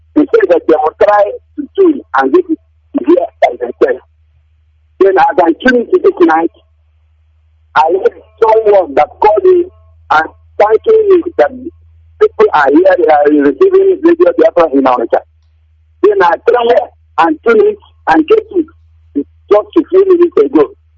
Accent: Uriala, Nigeria; now in Onitsha, Nigeria; I'm a native of Uriala in the local government. Then I'm calling you from Onitsha.

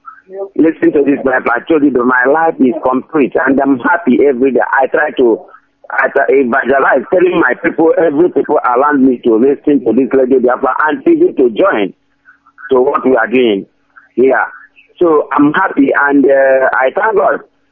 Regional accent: Anambra, Nigeria; now in United Arab Emirates; Yeah, this is … I'm from Anambra State, Ozogbo. I'm calling from Dubai.

